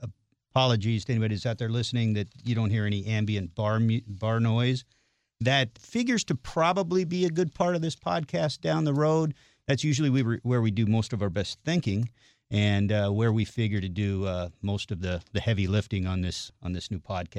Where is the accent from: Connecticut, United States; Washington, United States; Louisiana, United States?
Washington, United States; Seattle; But I'm from the Seattle area originally